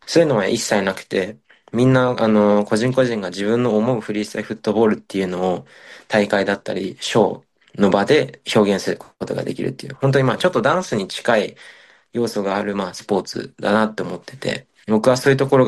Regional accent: Tokushima, Japan; 自分、地元が徳島県っていうところにあるんですけど、日本の徳島県っていう町の田舎で育ったんですけど

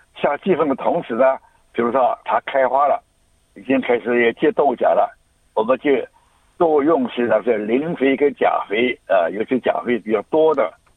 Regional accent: China; now in Australia; 当然这是我们中国人的字

